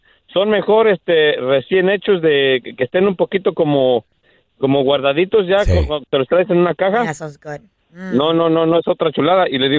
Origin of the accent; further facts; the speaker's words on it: Hidalgo, Mexico; una barbacoa estilo Hidalgo, porque yo soy de Hidalgo.